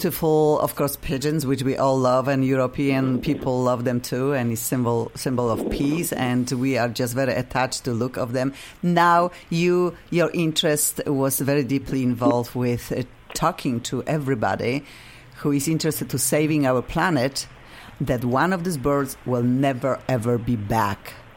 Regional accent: Poland; English is a second language; Obviously, I have funky accent. I am originally from Poland.

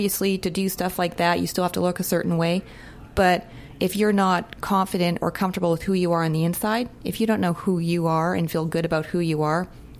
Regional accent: Winnipeg, Manitoba, Canada; I moved from Winnipeg, Canada.

